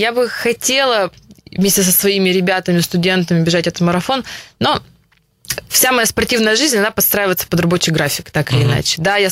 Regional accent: Perm, Perm Krai, Russia; я выросла в Перми, я соревновалась в России

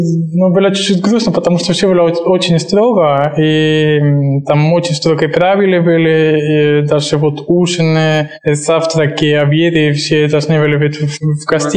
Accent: Spain; Russian is a second language; now in Russia; я контрабасист и из Испании.

